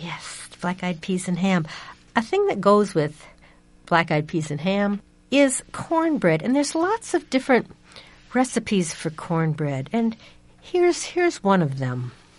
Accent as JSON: {"language": "English", "region": "Wisconsin", "country": "United States", "tie": "born or raised there", "lives_now": "Iowa, United States", "said": "Yeah, cornbread is something that I came to actually after I moved to Iowa. I grew up in Wisconsin"}